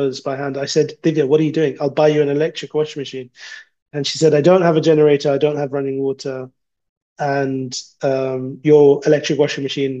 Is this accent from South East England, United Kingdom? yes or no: no; London, United Kingdom; born there; You know, I was born in London.